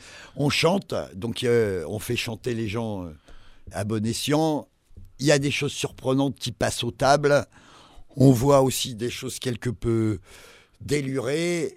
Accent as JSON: {"language": "French", "town": "Orléans", "region": "Centre-Val de Loire", "country": "France", "said": "parce que moi, je suis d'Orléans"}